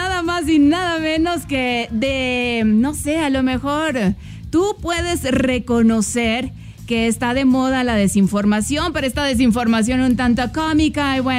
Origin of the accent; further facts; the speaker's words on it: Mexico; moved away; yo soy mexicana y cuando llegué hace un poquito más de 20 años